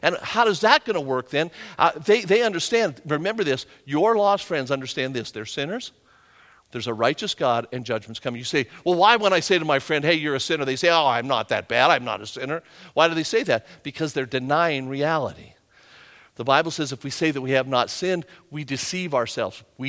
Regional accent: England, United Kingdom; My dad was Lebanese, spoke 8 different languages. I am English and I only speak one language.

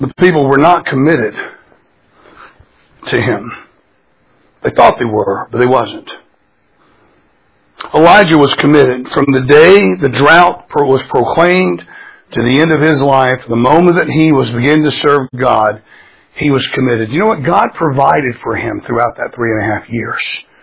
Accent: Florida, United States; And then growing up in South Florida, we would get out at night and we would run and we would chase these armadillos

